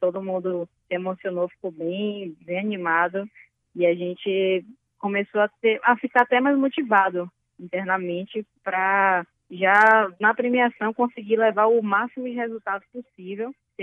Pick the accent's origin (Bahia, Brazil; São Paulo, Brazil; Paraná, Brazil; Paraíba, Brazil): Bahia, Brazil; Salvador; como eu sou de Salvador, sou baiana, apesar de nunca ter morado no interior, nem no semiárido de fato